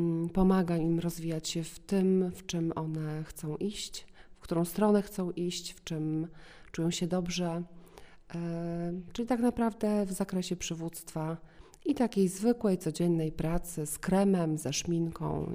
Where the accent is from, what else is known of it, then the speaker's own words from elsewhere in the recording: Zamość, Lublin Voivodeship, Poland; now in Warsaw, Poland; Pochodzę z województwa lubelskiego, konkretnie z Zamościa, ale już większą część mojego życia mieszkam w Warszawie.